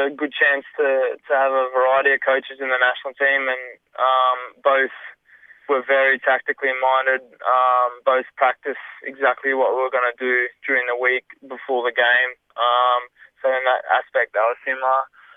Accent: Cairns, Queensland, Australia; growing up in Cairns, you have those icons and idols.

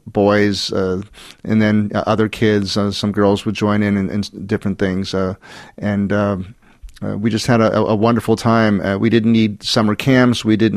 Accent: Pittsburgh, Pennsylvania, United States; I grew up outside Pittsburgh, Pennsylvania, in the United States, and wasn't anything really remarkable.

